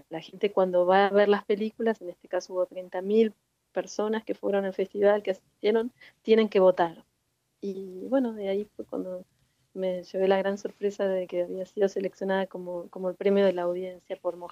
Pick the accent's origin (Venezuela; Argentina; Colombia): Argentina; yo vivo en Argentina, soy argentina. Mi madre nació en Alejandría, en Egipto, y mi abuela era alemana y nació en Alemania y vivió muchos años ahí.